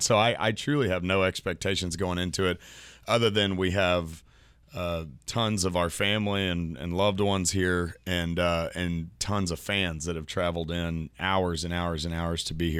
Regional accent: Terrell, Texas, United States; So I grew up in Terrell, Texas, in between Dallas and Tyler, technically East Texas

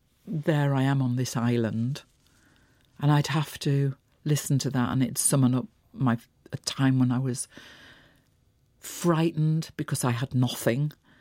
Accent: Yorkshire and the Humber, United Kingdom; And I'm a Yorkshire woman, so her words and her landscape is the same as my landscape.

